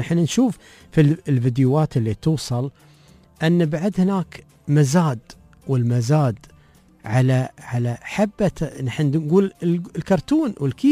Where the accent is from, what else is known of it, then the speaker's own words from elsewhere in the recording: Oman; الرطب عندنا في سلطنة عمان